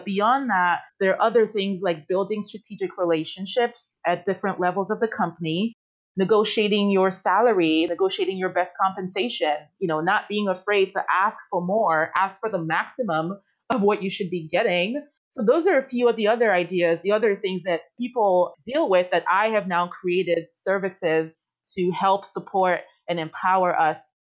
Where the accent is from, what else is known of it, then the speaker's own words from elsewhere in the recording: Nigeria; I am Nigerian. That's where my last name is from.